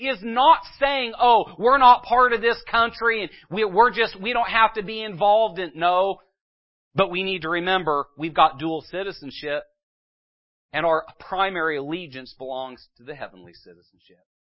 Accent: United States; I'm not a Mexican citizen. I'm not an African citizen from an African country. I'm an American

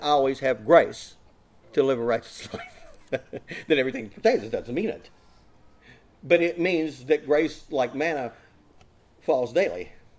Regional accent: West Virginia, United States; Listen, I'm from West Virginia, by the way, where the wind doesn't come sweeping down the plate.

